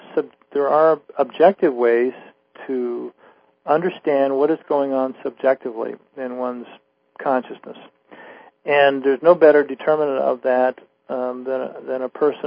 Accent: Troy, Ohio, United States; I was involved with the developing public access cable TV in my hometown back in Troy, Ohio

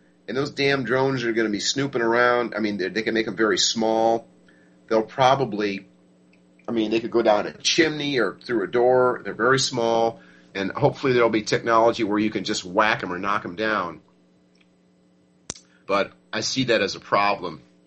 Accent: United States; Well, importantly, I, as an American, I actually know where that is.

